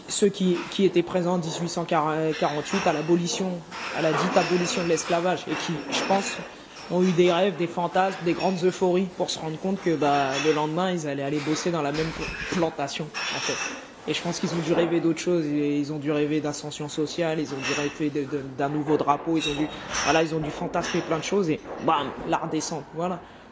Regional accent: Martinique, France; Voilà, moi je suis des Antilles, je suis de la Martinique.

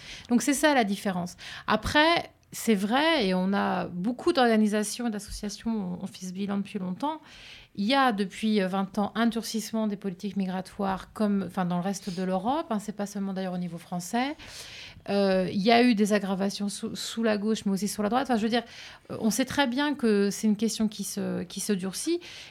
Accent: France; on nous explique, en tant que Français, qu'on fait ça en notre nom

